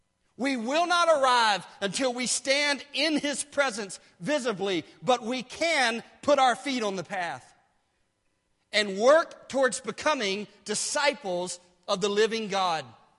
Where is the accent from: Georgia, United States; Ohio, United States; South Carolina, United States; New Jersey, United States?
South Carolina, United States; In my home state of South Carolina, that would be a place called Pinewood